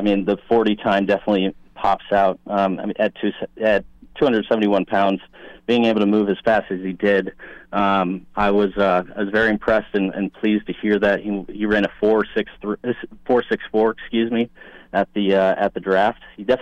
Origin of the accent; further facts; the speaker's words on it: Champaign, Illinois, United States; I'm from Champaign originally, where the University of Illinois is.